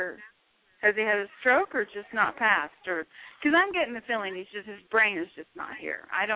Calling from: California, United States; California.

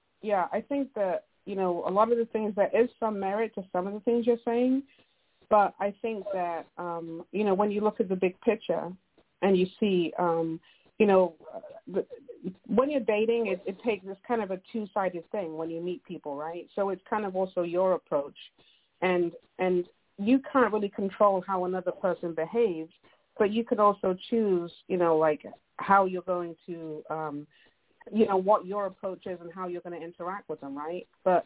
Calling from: Oakland, California, United States; I'm calling from Oakland.

